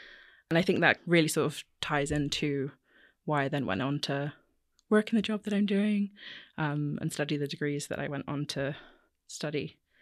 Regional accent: Bristol, South West England, United Kingdom; now in London, United Kingdom; So I've lived in London for 7 years, but I'm from Bristol in the West Country.

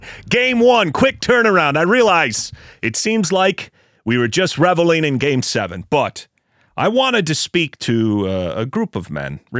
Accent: Buffalo, New York, United States; I grew up in Buffalo, most of you realize that by now, there weren't a lot of people talking about the Cavs.

